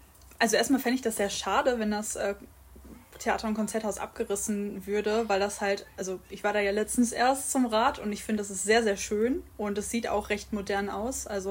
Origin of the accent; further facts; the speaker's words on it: Cologne, North Rhine-Westphalia, Germany; born there; bei uns in Köln, ich komme ja gebürtig aus Köln